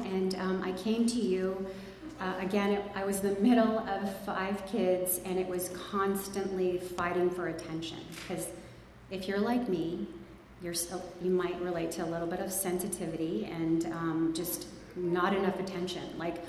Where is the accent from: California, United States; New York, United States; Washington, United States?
California, United States; San Diego; also born or lived in Long Beach; I was born in Long Beach, California. My parents immigrated here from the Philippines to find a better life, you know, to find a better life for their kids. And they wanted this better life. And so we moved here. I grew up in San Diego